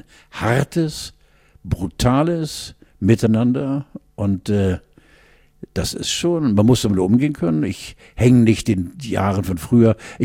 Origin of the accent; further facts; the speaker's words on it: Hamburg, Germany; Ich bin ja in der Wentorf-Rheinbeger-Bergedorfer-Clique in Hamburg-Osten groß geworden. Und es war ein großes Gebiet und wir hatten auch schwarze Freunde.